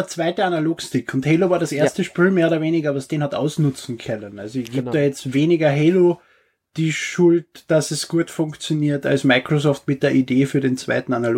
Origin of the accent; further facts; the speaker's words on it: Austria; Als Österreicher rede gerne über den Nationalsozialismus.